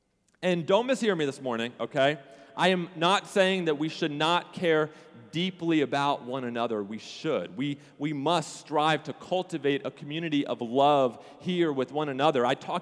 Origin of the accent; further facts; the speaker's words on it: New Jersey, United States; now in Florida, United States; Well, you know, I grew up in New Jersey, and every summer, you know, we would take a family vacation to the Jersey Shore.